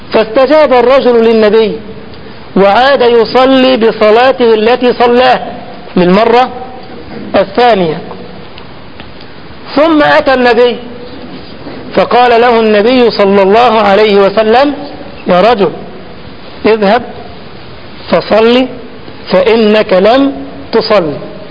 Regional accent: Egypt; ما عندنا في مصر كده يقول لك على قد فلوسهم

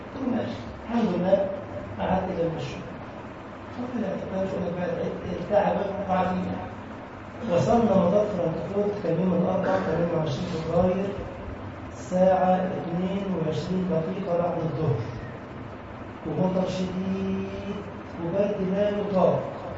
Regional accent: Egypt

